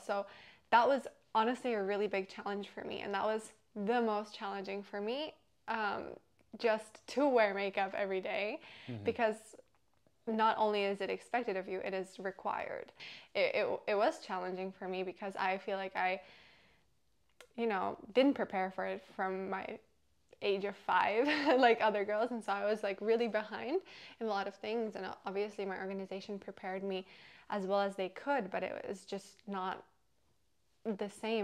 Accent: Czechia; I think growing up in the Czech Republic, Miss Czech Republic was a big deal.

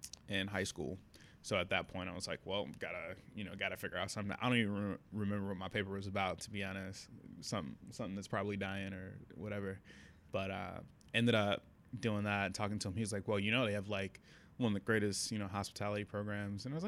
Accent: Richmond, Virginia, United States; So I grew up in Richmond. So what's now Randolph

